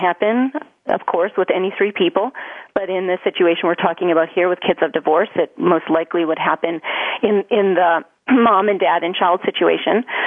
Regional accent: Colorado, United States; we're from Colorado, so if you think of skiing

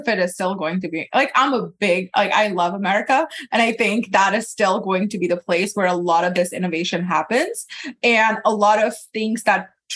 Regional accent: Pakistan; so growing up in Pakistan, there's a huge services gap, right?

